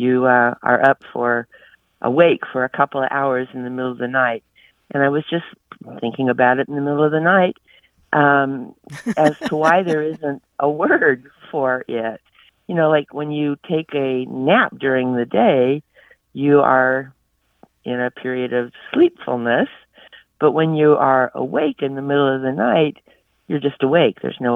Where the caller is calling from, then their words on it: San Diego, California, United States; San Diego, California.